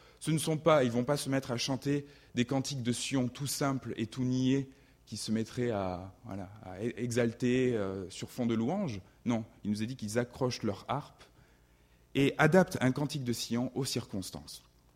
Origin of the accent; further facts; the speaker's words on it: France; now in Switzerland; moi, je ne suis pas depuis très longtemps, très très longtemps en Suisse, hein, mais je me permets quelques remarques en tant que Français immigré.